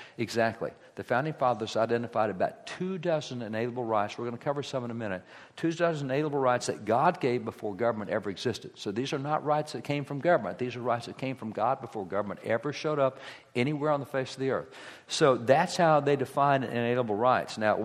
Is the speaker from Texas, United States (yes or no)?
yes; Texas, United States; As I mentioned, I'm a cowboy from Texas, got the rams, got the cattle, the horses, the sheep